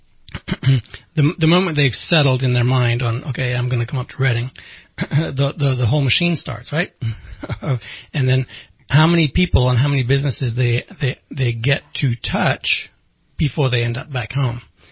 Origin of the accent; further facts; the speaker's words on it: Amsterdam, North Holland, Netherlands; Like I grew up in Amsterdam where they're known for their ice skating.